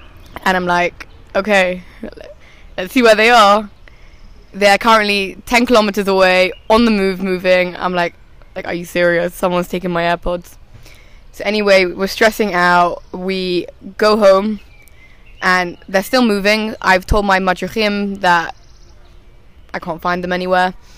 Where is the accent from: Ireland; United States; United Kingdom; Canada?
United Kingdom; London; I'm from London.